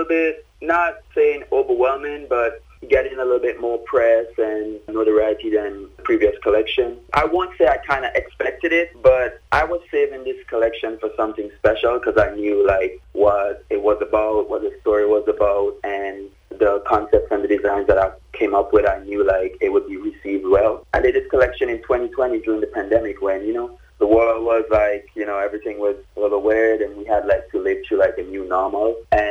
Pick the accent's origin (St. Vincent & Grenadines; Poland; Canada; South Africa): St. Vincent & Grenadines; Baibu, Charlotte; now in United States; I'm originally from Baibu, small village in the South Windward constituency in St. Vincent. I migrated to the U.S. in 2012.